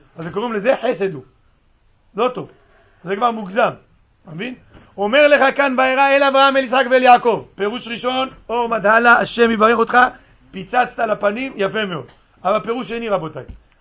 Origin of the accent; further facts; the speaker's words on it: Morocco; מילא זה שאני ואתה לא דומים, טוב, אתה שתהיה בריא תימני, אני מרוקאי, מה נעשה?